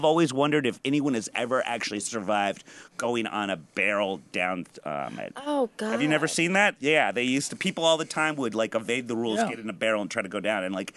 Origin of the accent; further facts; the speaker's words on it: Midwest, United States; Because I'm from the Midwest, and we're just silly with skunks, don't you know?